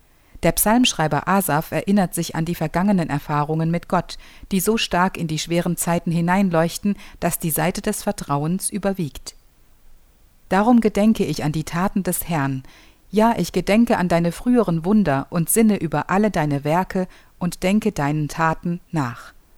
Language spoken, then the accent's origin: German; Germany; Als BRD-Kind der 80er Jahre bin ich behütet und in Frieden aufgewachsen.